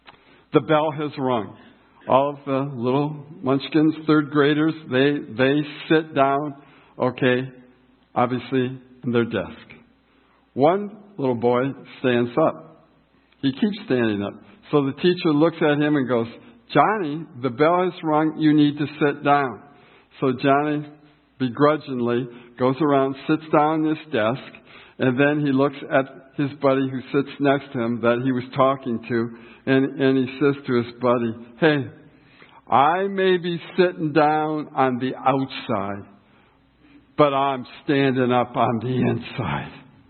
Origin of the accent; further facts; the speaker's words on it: Fort Wayne, Indiana, United States; I'm from Fort Wayne, Indiana, in Auburn, Indiana.